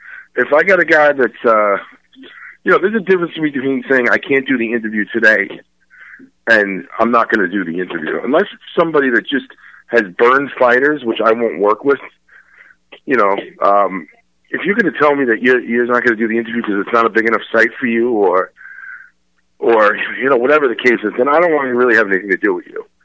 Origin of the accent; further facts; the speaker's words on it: New York, United States; you know, Jeff and I developed a really good relationship because we're both from New York